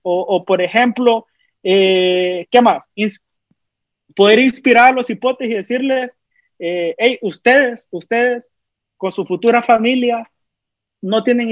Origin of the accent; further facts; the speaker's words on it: Honduras; nosotros somos el futuro de Honduras, el presente y el futuro